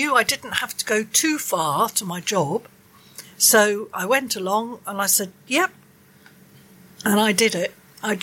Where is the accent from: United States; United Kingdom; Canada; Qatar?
United Kingdom; Wales; a little market town where I grew up in Wales.